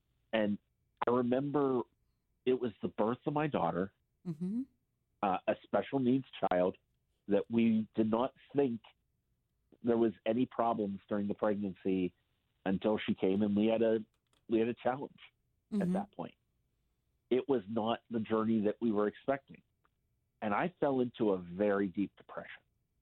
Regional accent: Greensburg, Pennsylvania, United States; I come from Greensburg, Pennsylvania.

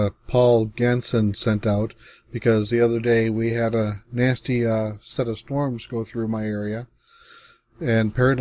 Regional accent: Minnesota, United States; I grew up in Minnesota, so grew up watching the weather.

